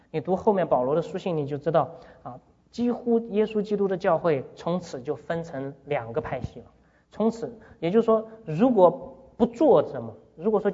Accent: China; 就是什么我们中国人叫做什么敬而远之哈

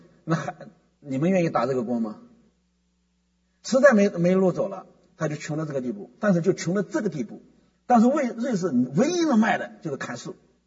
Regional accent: China; 我想我们中国人都以吃外国东西为荣

